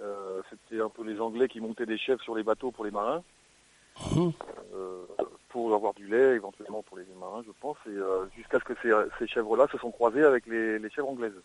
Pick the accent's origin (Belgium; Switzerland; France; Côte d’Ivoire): France; Île-de-France; Et moi, je suis d'origine de la Seine-et-Marne.